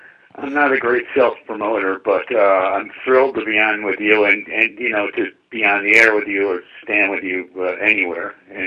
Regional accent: Skaneateles, New York, United States; came into my show in my hometown at Skaneateles. Skaneateles is an Indian word that means beautiful lake surrounded by fascists.

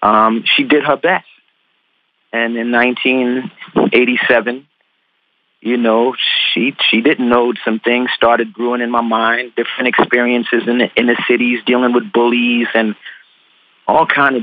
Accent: Trinidad & Tobago; I was born in Trinidad and Tobago. You know, my mother came to America when she was 18. She had me when she was 16. She left me in Trinidad. I was age of two with a warm and loving extended family, grandparents and aunts to raise me.

